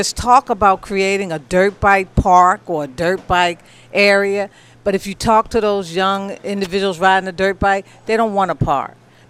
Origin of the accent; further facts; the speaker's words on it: Baltimore, Maryland, United States; I grew up here in Baltimore. I'm a West Baltimore girl.